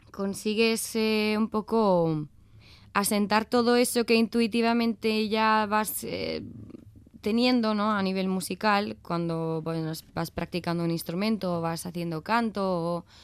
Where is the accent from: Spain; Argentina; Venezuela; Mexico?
Spain; Trintxerpe, Basque Country; yo empecé de pequeña bueno, yo soy de Trincherpe y empecé allí en la música escola